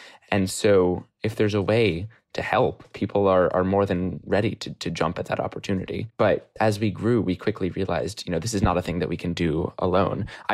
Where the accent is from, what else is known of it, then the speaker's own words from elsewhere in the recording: New York City, New York, United States; I'm from New York City.